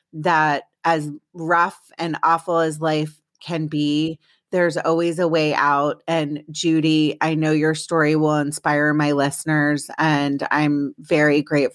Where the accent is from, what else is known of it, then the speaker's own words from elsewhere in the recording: Ireland; You're one of my people, because I'm Irish.